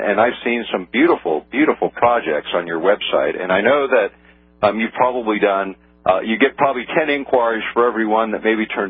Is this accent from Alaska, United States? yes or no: yes; Alaska, United States; born there; I was born in Alaska.